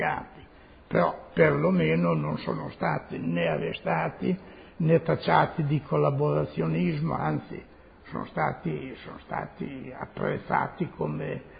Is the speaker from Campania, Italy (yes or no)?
no; Castel Maggiore, Emilia-Romagna, Italy; born there; Sono nato a Castelmaggiore, un paese vicino a Bologna, il 27 maggio 1923.